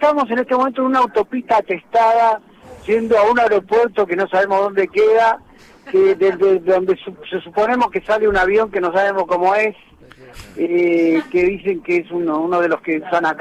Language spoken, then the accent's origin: Spanish; Argentina; Somos argentinos.